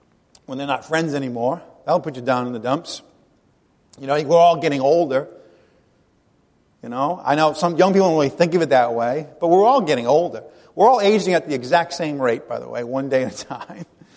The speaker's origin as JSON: {"language": "English", "country": "United States", "said": "I'm an American. It works. That's what Americans love, things that work, right?"}